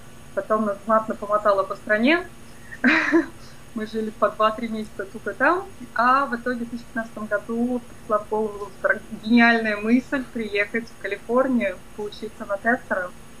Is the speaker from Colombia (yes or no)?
no; Samara, Samara Oblast, Russia; moved away as an adult; now in United States; Исторически я из Самары, из России.